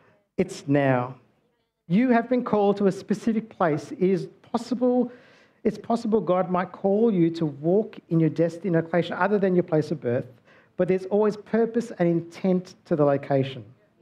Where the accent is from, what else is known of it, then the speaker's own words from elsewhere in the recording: Australia; also born or lived in South Africa; I wasn't born in Australia. I was born in South Africa. Came here when I was young. But my parents brought me here. And the rest of my life's unraveled here.